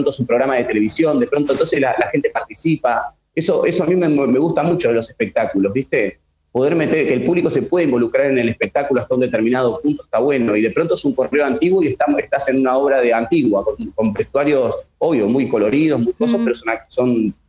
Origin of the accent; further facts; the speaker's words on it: La Pampa, Argentina; Porque soy de La Pampa y allá por ahí no habían obras de teatro